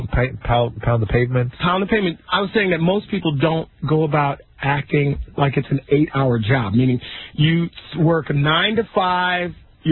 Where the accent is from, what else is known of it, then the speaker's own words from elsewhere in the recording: Detroit, Michigan, United States; It's Michigan. I'm from Detroit.